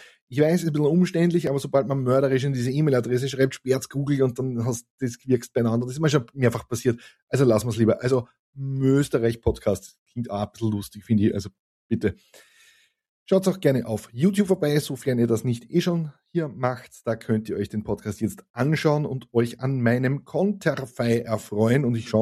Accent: Gmünd, Lower Austria, Austria; Ich bin nämlich in Gmünd zur Schule gegangen. Das ist jene Stadt im Waldviertel, in der die Grenze mit durchs Stadtgebiet verlaufen ist.

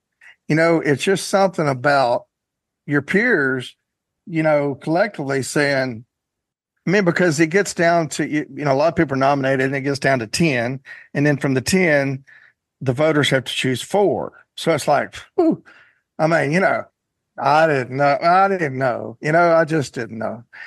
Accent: Texas, United States; also born or lived in Alabama / Florida; So although I grew up in Texas and I went to college in Alabama and I lived in Florida, I was always on the Gulf Coast.

